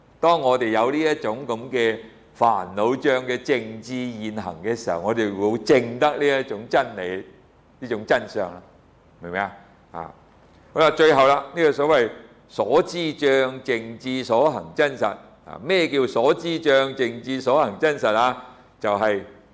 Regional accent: China; 好似我哋中國人咧執住有一個魂魄在我哋嘅身嗰度走出嚟噶嘛

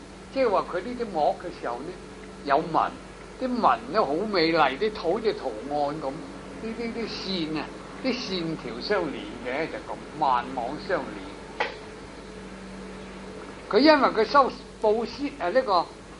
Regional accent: China; 我哋中国人就四掌嘅

